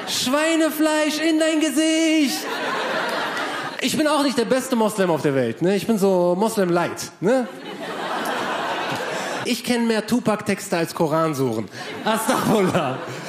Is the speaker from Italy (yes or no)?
no; Morocco; now in Germany; Ich bin in erster Linie Marokkaner, dann Türke und dann Deutscher.